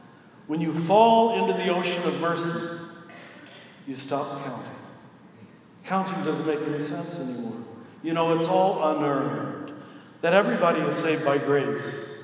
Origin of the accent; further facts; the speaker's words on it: Midwest, United States; You know, I'm a Midwesterner. I've got to see these places when I come here.